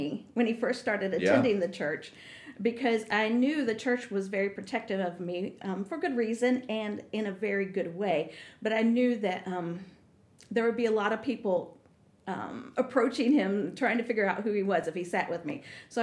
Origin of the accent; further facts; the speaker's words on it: Iowa, United States; I am. I'm from Iowa. So I've got that Midwestern vibe going on. We moved here in, 2007, 2008, been a member at this church all that time.